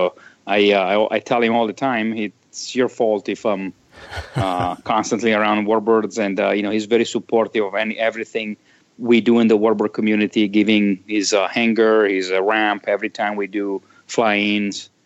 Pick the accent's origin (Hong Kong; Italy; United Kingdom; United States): Italy; English is a second language; Growing up in Italy, you can't avoid history. It's in your face.